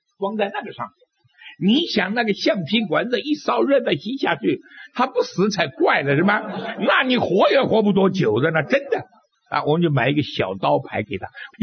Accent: Hong Kong; 我香港人就到这边来了，香港人到这边来了啊，在那边很难受啊

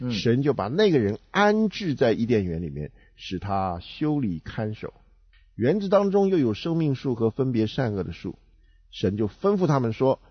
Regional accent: China; 我们中国人有一些特质，这是你是不可否认的

